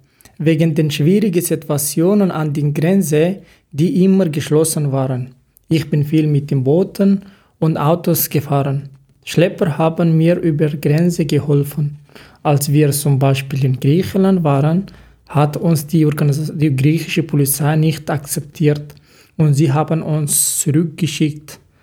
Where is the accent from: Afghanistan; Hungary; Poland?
Afghanistan; German is a second language; now in Germany; hier habe ich auch viele Freunde aus Afghanistan, mit denen ich auf meiner Muttersprache sprechen kann.